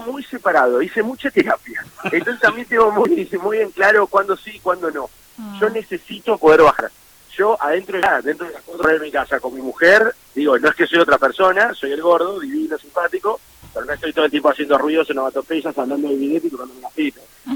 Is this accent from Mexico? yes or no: no; San Juan, Argentina; No, sí, mira, soy sanjuanino, como buen sanjuanino soy muy vinero.